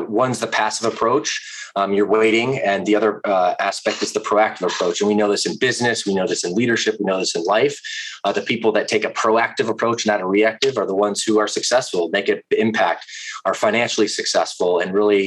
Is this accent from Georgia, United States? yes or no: yes; Atlanta, Georgia, United States; also born or lived in Midwest; Well, I always say originally I'm from the Midwest, but originally my first 10 years were spent in Atlanta, Georgia, in the deep South.